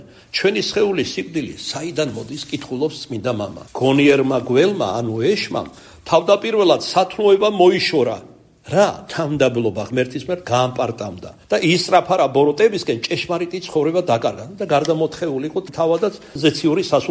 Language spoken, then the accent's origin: Georgian; Kartli, Georgia; ქართლელი ვარ